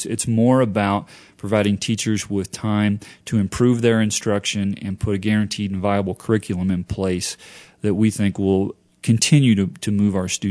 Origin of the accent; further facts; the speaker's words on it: Illinois, United States; You know, I'm from Illinois and you're from Virginia.